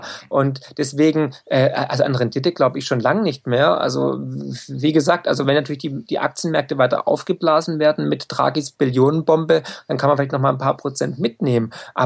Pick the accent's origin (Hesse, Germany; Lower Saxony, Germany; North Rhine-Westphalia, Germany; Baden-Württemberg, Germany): Baden-Württemberg, Germany; ich bin Schwabe, ich komme aus dem Land der Häuslebauer